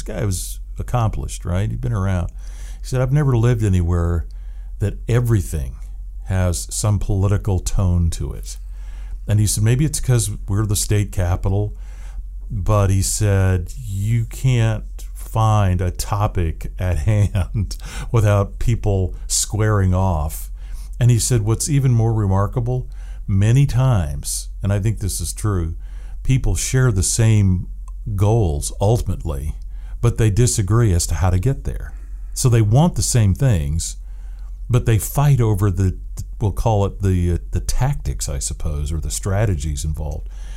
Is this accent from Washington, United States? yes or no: yes; Lake Forest Park, Washington, United States; Because I still have friends from high school that I grew up with in Lake Forest Park, and they share this same sort of sense of community.